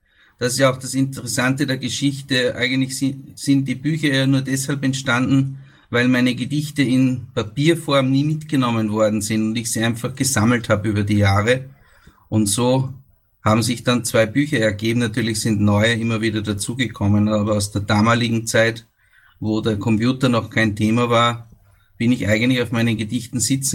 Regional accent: Braunau am Inn, Upper Austria, Austria; meine Reise hat vor 49 Jahren begonnen auf diese Welt. Ich bin in Oberösterreich geboren, in einem Ort, der sehr bekannt ist, Braunau am Inn. Und habe dort meine Kindheit verbracht

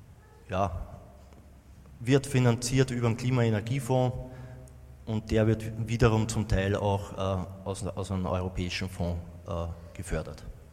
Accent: Obergrafendorf, Lower Austria, Austria; Wie schon angekündigt, ich komme aus Obergrafendorf. Das ist in Niederösterreich, im Pilachtal.

